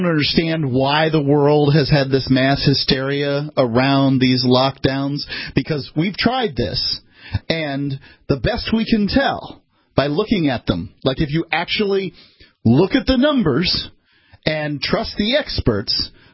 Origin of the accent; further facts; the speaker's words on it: Florida, United States; I learned this at a young age. I'm from Florida, as are you, Ian.